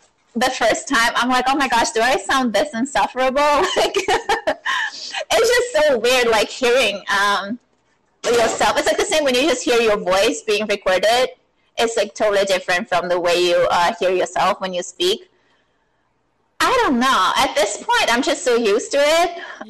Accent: Germany; Well, I was from Germany, which was true.

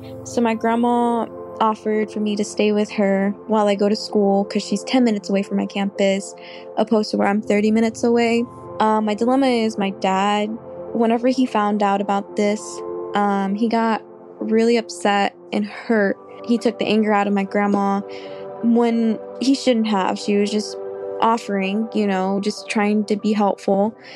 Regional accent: Pflugerville, Texas, United States; I'm 19. I'm from Pflugerville, Texas, which is 30 minutes away from Austin, Texas.

